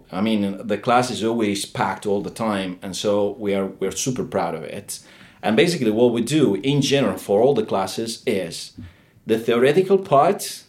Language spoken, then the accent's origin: English; Bologna, Emilia-Romagna, Italy; And I'm from Bologna, by the way.